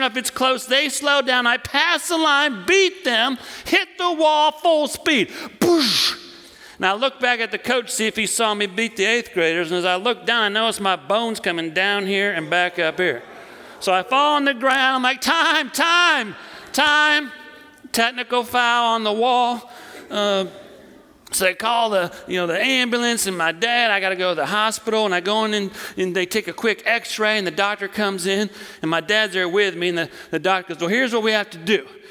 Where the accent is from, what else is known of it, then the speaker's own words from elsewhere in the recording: Wisconsin, United States; well, I'm from Wisconsin